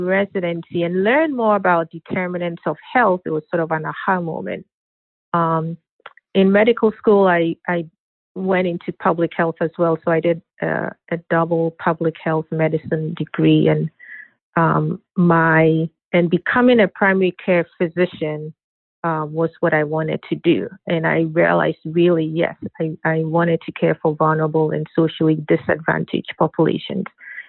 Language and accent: English; Ghana; now in United States; In addition to growing up in Ghana, which is quite different, right, from the U.S.